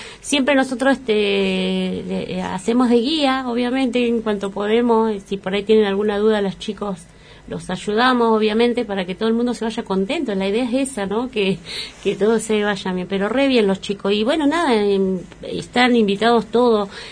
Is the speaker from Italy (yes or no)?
no; Comodoro Rivadavia, Chubut, Argentina; now in Esquel, Argentina; yo soy de Comodoro y hace 8 años me vine a vivir a Esquel.